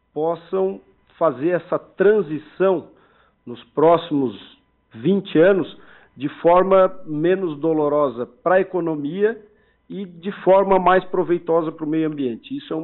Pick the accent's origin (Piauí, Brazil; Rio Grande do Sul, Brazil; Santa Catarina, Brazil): Santa Catarina, Brazil; Tubarão; Eu sou natural de Tubarão, vereador aqui em Tubarão.